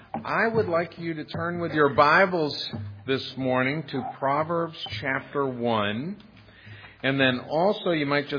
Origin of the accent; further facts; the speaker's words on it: New England, United States; I grew up in New England. I grew up out in the country and we got snow.